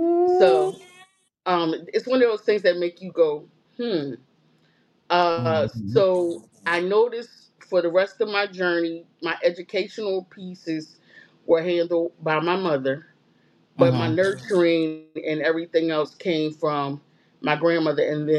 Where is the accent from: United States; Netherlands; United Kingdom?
United States; Philadelphia, Pennsylvania; So I am from West Philadelphia. Philadelphia, born and raised.